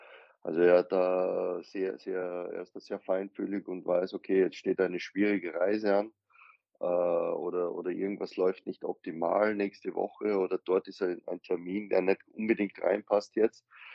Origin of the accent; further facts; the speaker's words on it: Austria; dann der Co-Trainer ist Österreicher, ich bin Österreicher